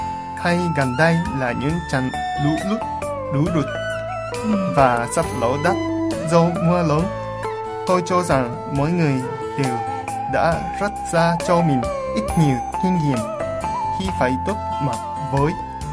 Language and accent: Vietnamese; Japan; Vietnamese is a second language; Tôi là người Nhật. Nhưng tôi học tiếng Việt 4 năm rồi. Tôi học tiếng Việt ở Nhật Bản là 3 năm. Rồi tôi đã đi du học ở Việt Nam 1 năm. Tôi đã đi du học ở thành phố Quy Nhơn, tỉnh Bình Định.